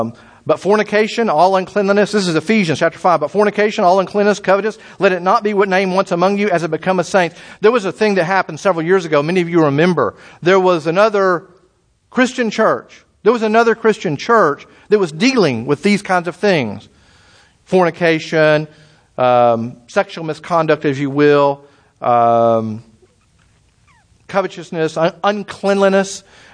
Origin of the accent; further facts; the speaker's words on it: Texas, United States; So I know, poor Texas. I'm from Texas. I can do that.